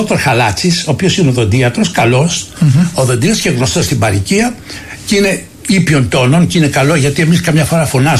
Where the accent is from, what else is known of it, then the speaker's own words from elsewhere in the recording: Peloponnese, Greece; Εγώ είμαι Μωραΐτης. Ο πατέρας μου είναι από το νομό Ηλίας. Από τα Λεχένα της Ηλίας.